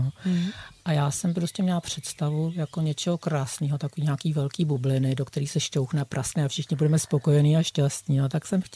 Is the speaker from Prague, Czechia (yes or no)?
yes; Prague, Czechia; born there; Já jsem se narodila na Smíchově.